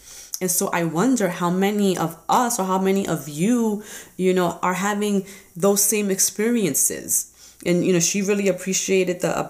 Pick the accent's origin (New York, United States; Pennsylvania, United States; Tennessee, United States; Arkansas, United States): New York, United States; Brooklyn; And so I am very much a Brooklyn girl. You know, I was raised in Brooklyn.